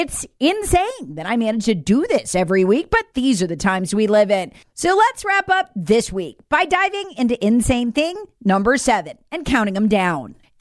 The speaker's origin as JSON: {"language": "English", "region": "South Carolina", "country": "United States", "said": "my home state of South Carolina"}